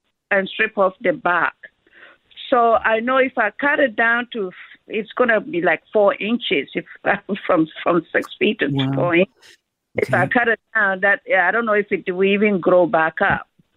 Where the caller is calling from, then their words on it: Whitby, Ontario, Canada; I'm calling from Whitby, Ontario.